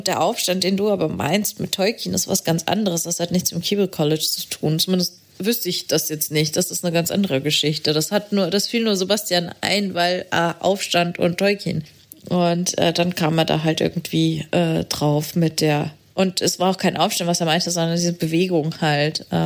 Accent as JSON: {"language": "German", "country": "Portugal", "tie": "born or raised there", "said": "Ich bin in Portugal aufgewachsen."}